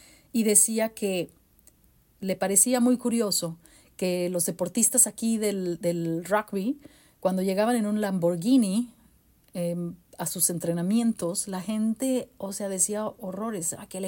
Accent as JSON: {"language": "Spanish", "country": "Mexico", "tie": "born or raised there", "moved": "yes", "said": "en la comunidad donde yo crecí, en México"}